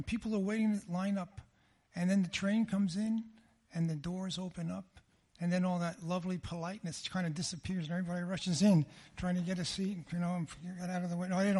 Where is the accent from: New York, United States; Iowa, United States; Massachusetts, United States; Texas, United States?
New York, United States; Queens; also born or lived in Brooklyn; And my hometown, my city is Manhattan, New York City. Born in Brooklyn, raised in Queens, and found Christ in Manhattan in 1957.